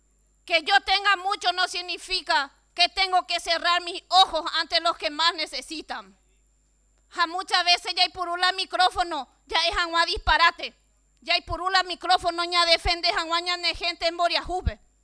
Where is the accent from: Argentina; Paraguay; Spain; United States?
Paraguay; Central; Yo soy del Departamento Central.